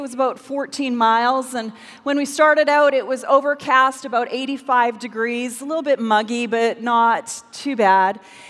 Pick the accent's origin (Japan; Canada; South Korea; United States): Canada; I don't know. I'm from Canada.